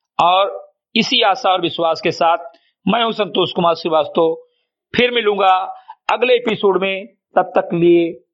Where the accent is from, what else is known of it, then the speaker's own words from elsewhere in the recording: Garhai, Uttar Pradesh, India; ग्राम सभा समिति गढ़ई विकासखंड मेनपुरा जनपद बहराइच का मूल निवासी हूं